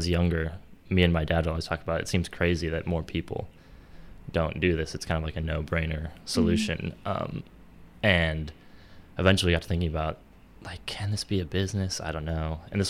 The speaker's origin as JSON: {"language": "English", "town": "Madison", "region": "Wisconsin", "country": "United States", "tie": "born or raised there", "also_born_or_lived": "Galesburg / Chicago", "said": "I'm from the Madison area, born and raised, and I'm starting a compost company here in the Madison area. Besides that, I went to school in Knox College in Galesburg, Illinois. Moved to Chicago for about 5 years"}